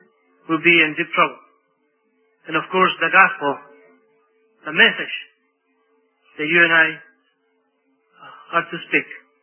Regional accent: Honduras; now in United States; I am from Honduras. I have been in the United States for 16 years.

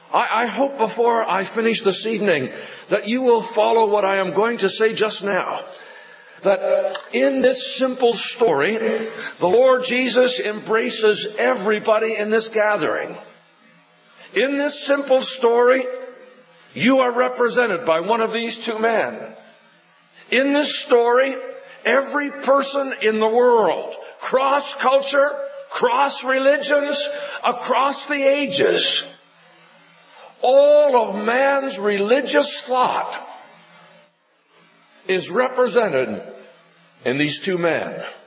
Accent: Moncton, New Brunswick, Canada; My early impressions of God and of things related to God were formulated in the Maritime provinces, born and raised in Moncton, New Brunswick.

